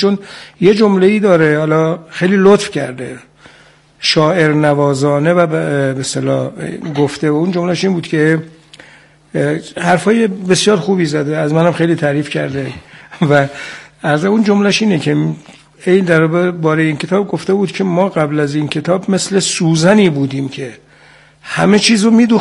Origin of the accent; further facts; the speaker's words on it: Iran; احساس کردم من به عنوان یک ایرانی وظیفه دارم،